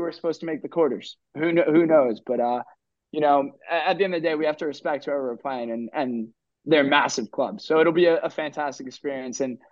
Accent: United States; And then I think people have come to really appreciate that I'm from America.

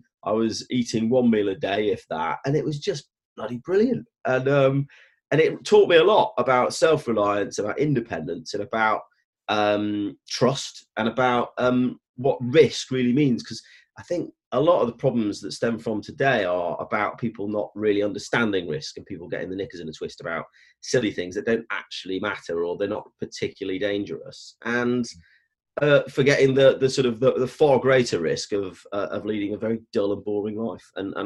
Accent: Stoke-on-Trent, West Midlands, United Kingdom; I grew up in Stoke-on-Trent in the early 80s. Both my parents are teachers.

